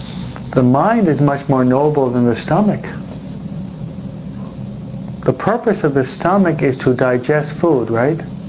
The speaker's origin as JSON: {"language": "English", "region": "New York", "country": "United States", "said": "I'll be more crass and concrete as a New Yorker."}